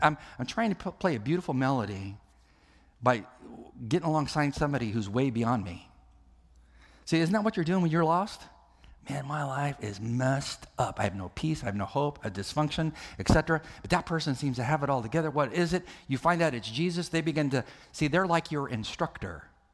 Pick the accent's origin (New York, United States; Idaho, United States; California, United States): California, United States; I'm from California. I have friends who preach in board shorts, rainbow sandals, tank tops.